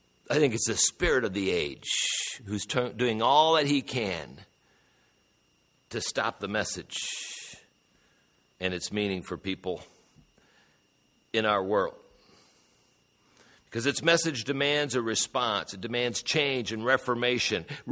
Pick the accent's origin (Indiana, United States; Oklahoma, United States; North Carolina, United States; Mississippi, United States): Indiana, United States; Fort Wayne; I grew up in Fort Wayne. We had three hospitals, as I recall, maybe four if we count the veterans.